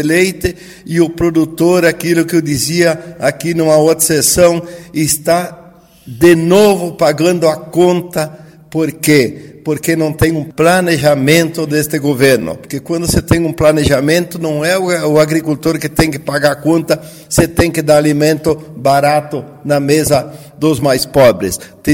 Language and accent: Portuguese; Roca Sales, Rio Grande do Sul, Brazil; Quero dizer que Rocaçales, inclusive minha terra natal